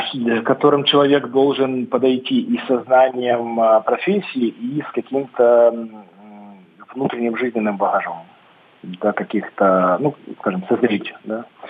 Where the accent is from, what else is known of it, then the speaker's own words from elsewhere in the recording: Donetsk, Donetsk Oblast, Ukraine; я сам родом из Донецка